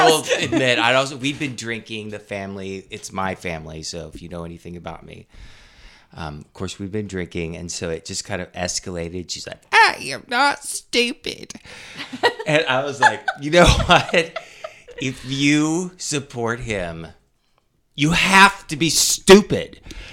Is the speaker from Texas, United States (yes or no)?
yes; Texas, United States; I have a sister. I'm from Texas.